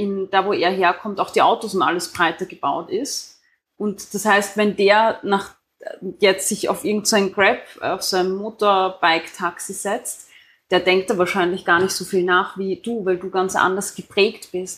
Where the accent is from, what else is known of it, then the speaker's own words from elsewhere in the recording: Austria; Wir sind Österreicher.